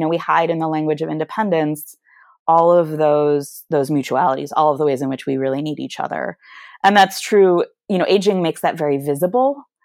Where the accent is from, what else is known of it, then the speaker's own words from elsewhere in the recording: Michigan, United States; And I'm from Michigan originally, much like Michigan, actually.